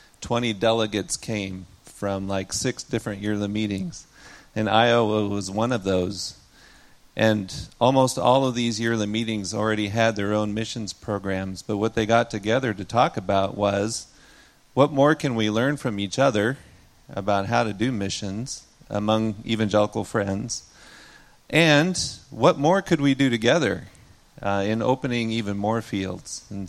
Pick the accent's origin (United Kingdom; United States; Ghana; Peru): Peru; I grew up in Peru, South America, as a missionary kid. And we went to San Jose, Costa Rica to learn language when we went to Peru as missionaries later on.